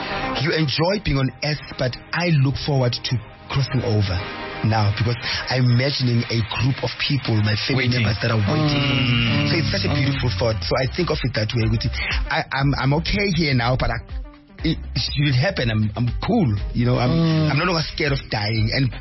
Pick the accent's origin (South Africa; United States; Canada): South Africa; I'm South African.